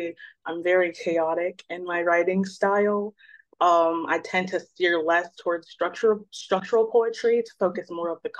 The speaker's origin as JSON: {"language": "English", "town": "Chicago", "region": "Illinois", "country": "United States", "tie": "born or raised there", "said": "I grew up in Chicago, Illinois. I am 25 just recently this year."}